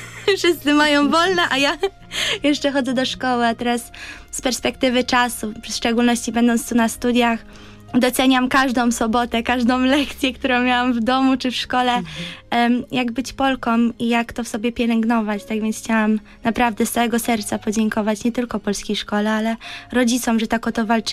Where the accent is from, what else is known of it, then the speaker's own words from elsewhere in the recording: London, United Kingdom; Wychowałam się w polskim patriotycznym domu, tylko mieścił się on w Londynie